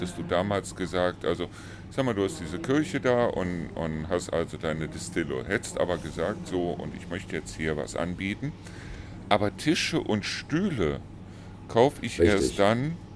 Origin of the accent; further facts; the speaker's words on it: Rhineland, Germany; ich rede jetzt im Gegensatz zum Rheinland, wo ich herkomme.